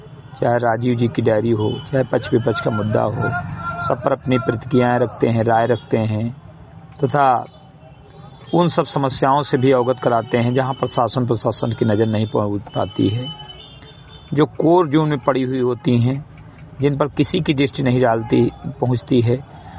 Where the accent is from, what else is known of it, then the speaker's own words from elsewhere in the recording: Bahraich, Uttar Pradesh, India; ग्राम सभा समरी घटई विकासखंड मेंतुआ जनपद बहराइच का मूल निवासी हूं